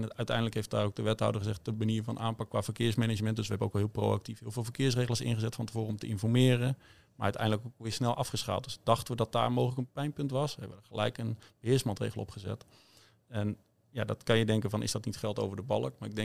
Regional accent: Utrecht, Netherlands; Ik kom uit Utrecht en ik kom helemaal niet uit om deze omgeving.

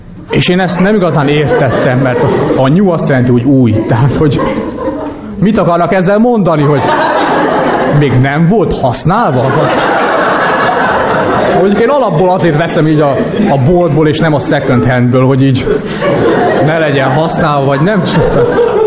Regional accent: Romania; megtudták, hogy Romániából vagyok

